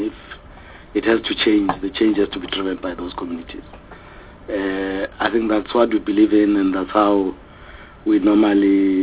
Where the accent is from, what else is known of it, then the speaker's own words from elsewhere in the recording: South Africa; I am a South African, but before I'm a South African, I am also Ndebele